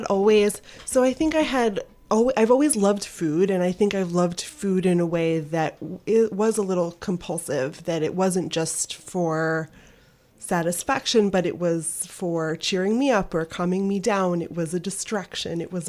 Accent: Baltimore, Maryland, United States; So I grew up in Baltimore.

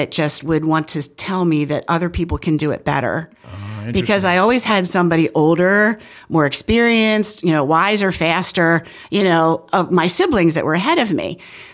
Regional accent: Leola, Pennsylvania, United States; also born or lived in Goodville; And grew up in Goodville. Well, I was born in Goodville and then grew up in Leola.

